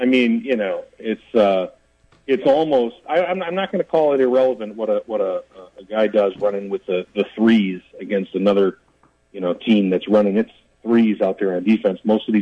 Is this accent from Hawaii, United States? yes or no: no; Chicago, Illinois, United States; I grew up in Chicago in the, you know, in the 70s and 80s